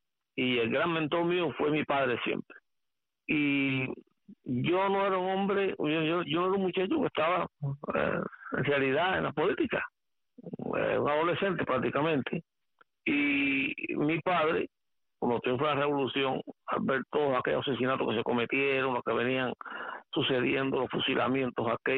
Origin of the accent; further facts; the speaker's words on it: Santa Clara, Villa Clara, Cuba; born there; Nací en Santa Clara.